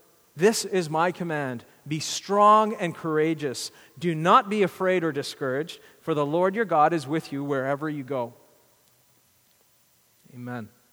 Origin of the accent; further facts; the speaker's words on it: Canada; the significance of those sacrifices that were made for my freedom as a Canadian.